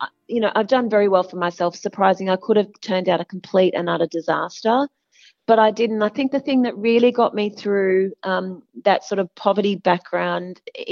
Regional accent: Sydney, New South Wales, Australia; I grew up in Sydney's western suburbs.

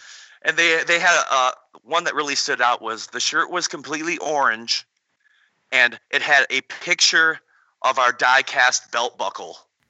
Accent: Detroit, Michigan, United States; And you know, we're from Detroit, so of course

